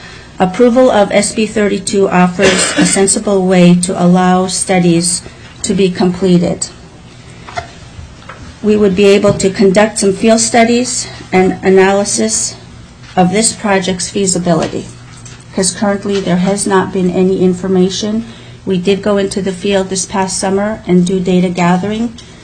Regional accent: Bethel, Alaska, United States; I was born and raised in Bethel, Alaska. I am a Yupik Eskimo from the Chulalongkorn region.

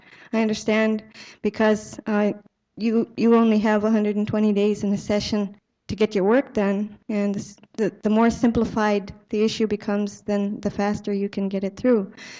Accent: Unalakleet, Alaska, United States; I'm an Inupiaq person, and I was born and brought up in Unalakleet.

